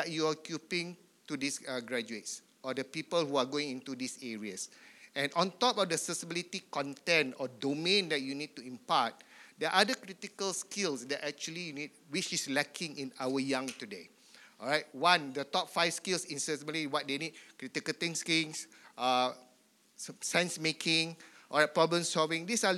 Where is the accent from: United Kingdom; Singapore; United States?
Singapore; I'm from Singapore, by the way.